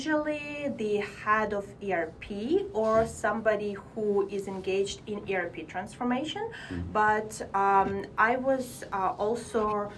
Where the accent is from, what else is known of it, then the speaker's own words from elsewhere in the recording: Ukraine; moved away; also born or lived in China; like growing up in Ukraine, which is developing country, then going to China, which is super developing country, and coming back to West Europe